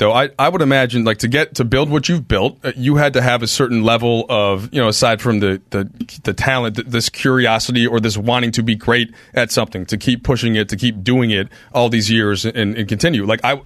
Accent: Minnesota, United States; I grew up in Minnesota, and there was a little bit of that there.

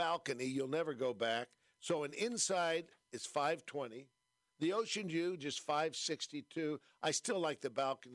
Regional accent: San Francisco, California, United States; sail right under the Golden Gate Bridge to my hometown, San Francisco.

